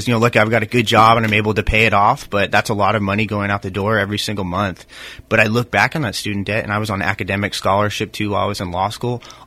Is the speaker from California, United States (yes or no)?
yes; Napa, California, United States; Not only was I born and raised here, but and college being in my hometown, but I was a student at Napa Valley College